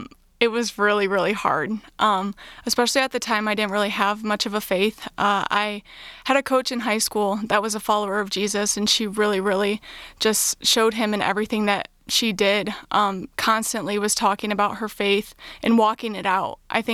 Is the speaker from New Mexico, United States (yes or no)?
no; Hartland, Michigan, United States; So born and raised in Heartland, Michigan. Go Eagles for all the Heartland people out there.